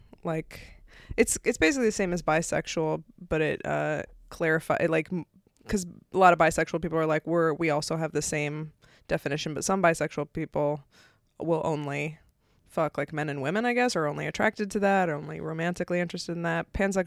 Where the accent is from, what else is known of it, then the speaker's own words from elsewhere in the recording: Ireland; Sorry for, I just feel like I just answered as an Irish person.